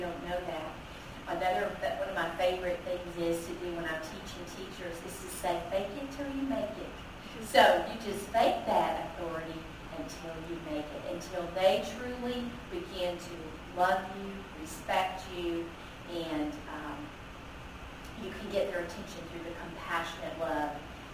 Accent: Dallas, Texas, United States; Okay, I was from Dallas.

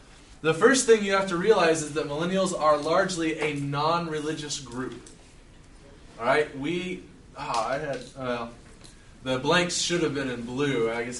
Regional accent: Dallas, Texas, United States; I come from Dallas, and I think y'all have us edged out there.

